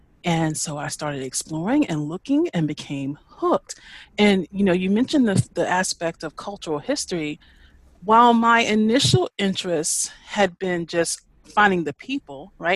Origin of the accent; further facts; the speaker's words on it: Greensboro, North Carolina, United States; also born or lived in Charlotte; So we moved to the middle of the state, to the Greensboro area. So I grew up in Greensboro and Charlotte, spending some time in both of those cities.